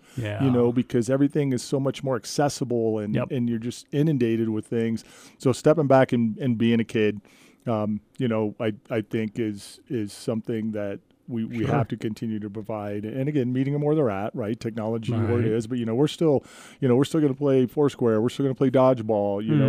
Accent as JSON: {"language": "English", "town": "Aztec", "region": "New Mexico", "country": "United States", "tie": "born or raised there", "said": "when I was 13 years old, I grew up in New Mexico, you know, uh-huh, Aztec, just south of here."}